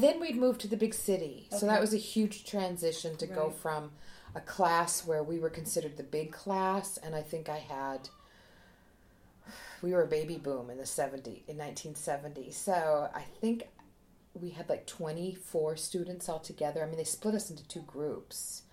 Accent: Steele, North Dakota, United States; also born or lived in Bismarck; First 12 years in Steele, North Dakota, and then moved to Bismarck.

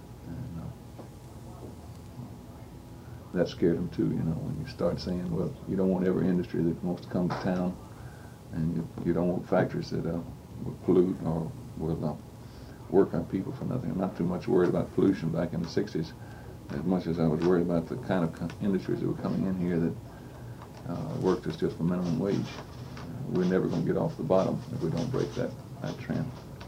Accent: Columbia, Mississippi, United States; I was born and raised in Columbia, Mississippi, Marion County.

